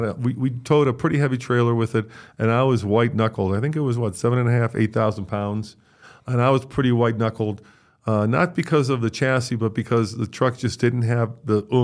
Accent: Chicago, Illinois, United States; accent: Chicago; Yeah, Chicago. Chicago. Why would you? I can't do a Chicago. I think I lost most of it.

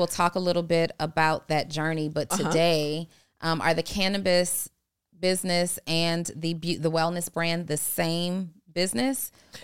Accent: New Orleans, Louisiana, United States; I'm from New Orleans.

